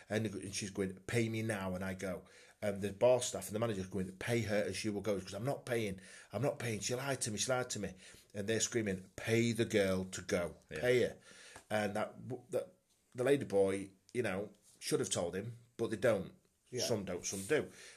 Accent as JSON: {"language": "English", "region": "England", "country": "United Kingdom", "said": "I'm English"}